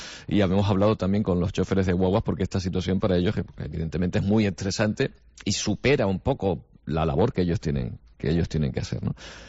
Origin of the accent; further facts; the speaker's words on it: Canary Islands, Spain; soy canario, caramba